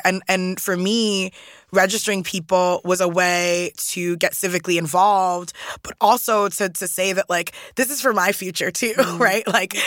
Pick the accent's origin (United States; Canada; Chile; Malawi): United States; New York City, New York; I grew up in New York City, in Brooklyn, in Staten Island, New York, which explains a lot, to be honest